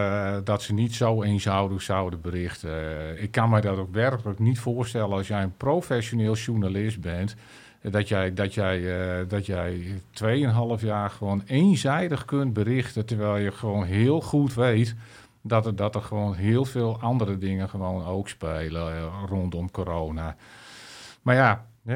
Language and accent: Dutch; Friesland, Netherlands; zoals de mensen wellicht horen, ik kom uit Friesland